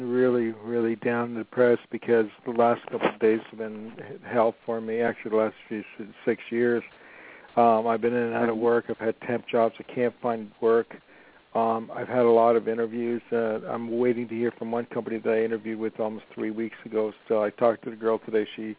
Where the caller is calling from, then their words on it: Los Angeles, California, United States; I'm calling from Los Angeles.